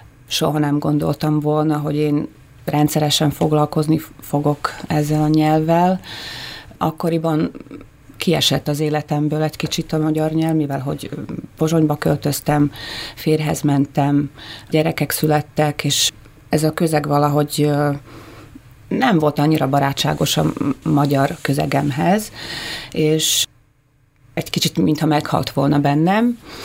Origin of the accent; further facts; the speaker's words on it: Slovakia; ahol viszont több mint 80% szlovákiai magyar él. Itt nőttem fel, szlovák iskolákba jártam. Ez egy ilyen deal volt a szüleim között, mivel hogy az apám szlovákiai magyar volt, és az anyám pedig Magyarországon született